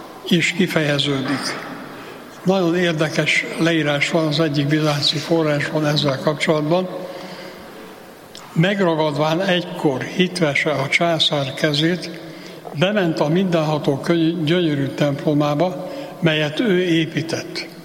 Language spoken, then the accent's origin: Hungarian; Pécs, Baranya, Hungary; born there; Hadd említsen meg a saját szülővárosomnak, Pécsnek a székesegyházát